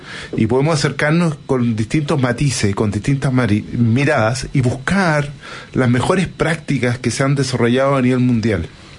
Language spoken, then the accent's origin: Spanish; Chile; nos une, que es que somos chilenos.